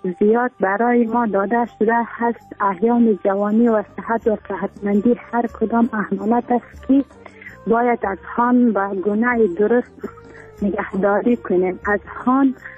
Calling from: Faryab, Afghanistan; ما از ولایت فاریاب ولسوالی پشتوان

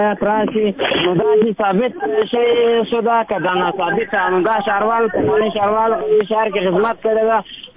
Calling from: Ghazni, Afghanistan; زه یو وطن د غزنی باشنده یم.

